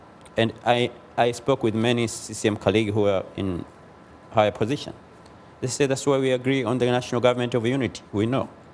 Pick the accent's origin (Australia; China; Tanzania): Tanzania; Zanzibar; I'm from Zanzibar.